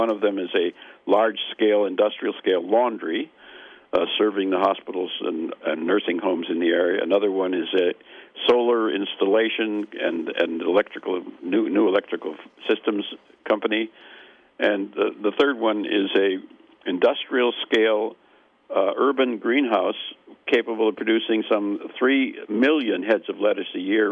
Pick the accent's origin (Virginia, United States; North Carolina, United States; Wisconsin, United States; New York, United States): Wisconsin, United States; I'm a Midwesterner, I'm from Wisconsin, it's very, very much down home.